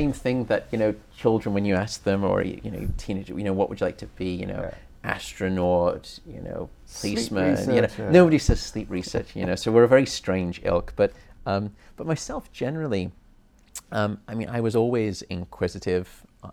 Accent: Liverpool, North West England, United Kingdom; also born or lived in Chester; So I grew up, I was in Liverpool for the first 11 years of my life, then moved to a town outside of there called Chester. And then with education all over England

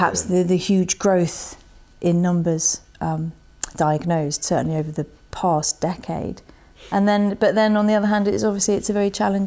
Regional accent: Cambridge, East of England, United Kingdom; I was born in Cambridge in 1970. So I too have been here on and off for most of my life.

